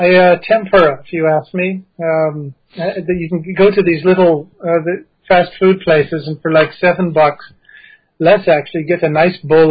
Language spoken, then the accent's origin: English; United States; now in Japan; But a funny thing, I've got a friend, and he thinks that I like, since I'm an American, I must like high-class food.